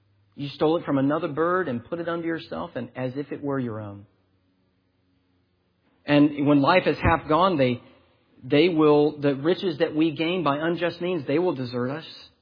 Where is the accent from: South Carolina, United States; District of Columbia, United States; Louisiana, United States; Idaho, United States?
South Carolina, United States; I grew up around South Carolina long pines.